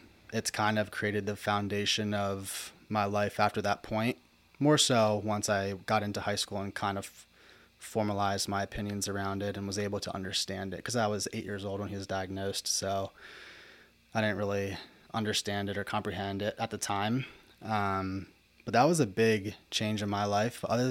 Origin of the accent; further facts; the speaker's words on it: Lebanon, Pennsylvania, United States; Like you said, born and raised in Lebanon, PA. I went to Cedar Crest High School, graduated from there in 2018.